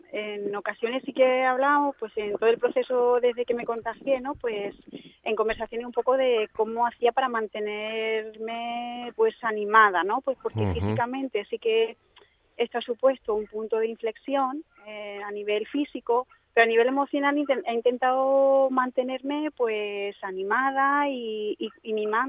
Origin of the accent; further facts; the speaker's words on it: Madrid, Community of Madrid, Spain; born there; now in Formentera, Spain; Sí, nací en Madrid.